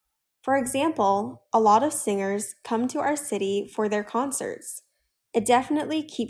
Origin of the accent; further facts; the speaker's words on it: China; My hometown isn't a major city in China, but it's not small either. As far as I know, it has a population of 5 million people.